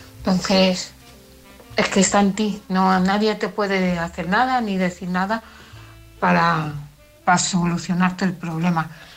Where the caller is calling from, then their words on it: Parla, Community of Madrid, Spain; de Parla. Yo, como siempre, escuchando los podcasts